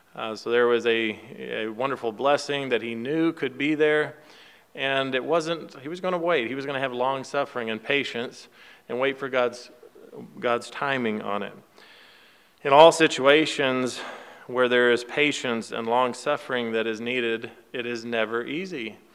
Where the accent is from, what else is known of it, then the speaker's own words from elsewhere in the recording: Kentucky, United States; Growing up in Kentucky, some pronounce it naked, some pronounce it naked.